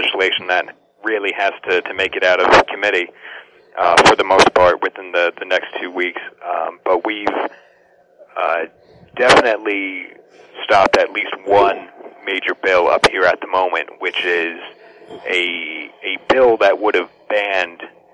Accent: New Jersey, United States; they did this in my home state of New Jersey, out of all places

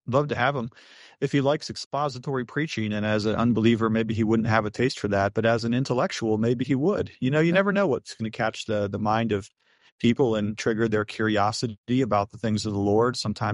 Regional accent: Akron, Ohio, United States; also born or lived in Florida; But, you know, I'm actually from Northeast Ohio. So I grew up in the Akron area of Northeast Ohio, and then we lived in Florida for 10 years as well. So Pittsburgh is not my hometown.

